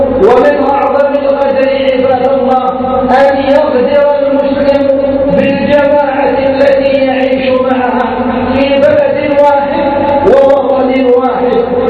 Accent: Egypt; اللهم احفظ هذه البلاد، بلادنا مصر وسائر بلاد المسلمين

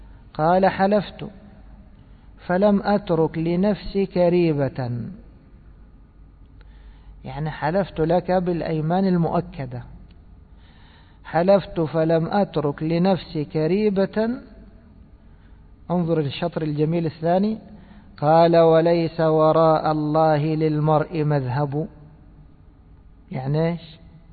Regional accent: Egypt; accent: Egyptian; وفي لهجتنا المصرية دوما نقول إيش؟ عند، رحت عند فلان

